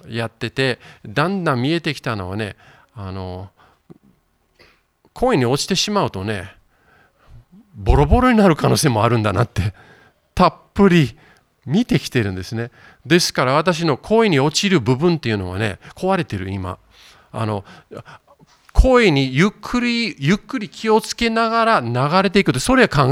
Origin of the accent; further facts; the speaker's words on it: Yokohama, Kanagawa, Japan; 私育ちは横浜ですので一人で横浜行ったんです。そしてもう一度子供頃行ってた場所を見てみたいと思って